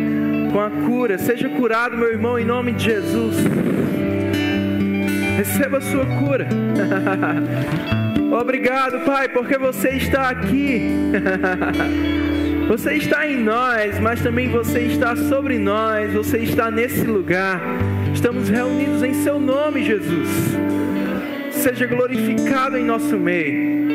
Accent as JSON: {"language": "Portuguese", "town": "Campina Grande", "region": "Paraíba", "country": "Brazil", "said": "sou lá de Campina Grande"}